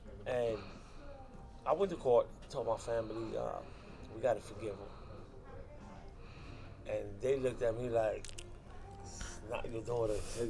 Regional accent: New York City, New York, United States; I'm originally from the Bronx.

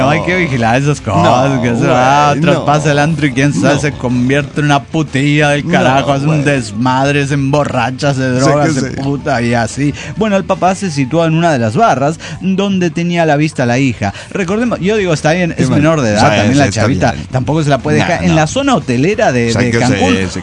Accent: Bolivia; yo vengo de Bolivia, sé soy extranjero, me voy a formar donde corresponde, ¿no?

